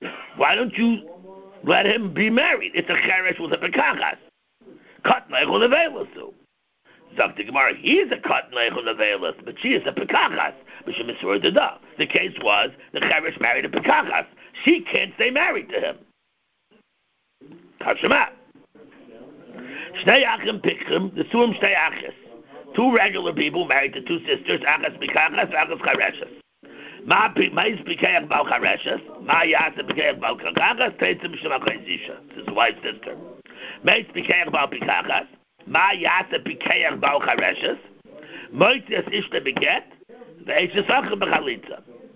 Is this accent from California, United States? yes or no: no; Baltimore, Maryland, United States; So it was a big tumult when I grew up in Baltimore.